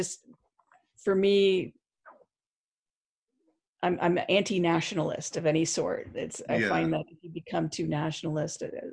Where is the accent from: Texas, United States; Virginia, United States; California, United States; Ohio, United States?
California, United States; So I see myself, even though I live in Oklahoma, I see myself fundamentally as a Californian.